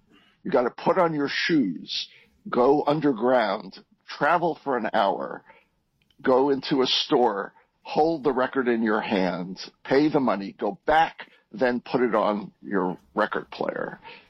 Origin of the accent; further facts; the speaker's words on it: New York City, New York, United States; and he and I grew up in New York City around the same time.